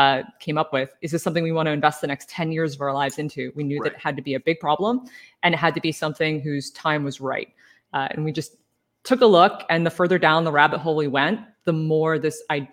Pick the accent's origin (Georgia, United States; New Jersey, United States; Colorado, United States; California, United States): New Jersey, United States; I am both from New Jersey and highly caffeinated, so I tend to go very fast.